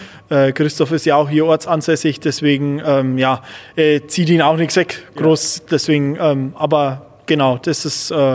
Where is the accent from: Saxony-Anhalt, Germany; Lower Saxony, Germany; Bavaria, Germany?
Bavaria, Germany; now in Stralsund, Germany; Ich komme aus der Oberpfalz, ja. Genau, und bin jetzt mittlerweile schon seit 5 Jahren hier oben in Stralsund und ja, auch außerhalb von Bayern kann man es ganz gut aushalten.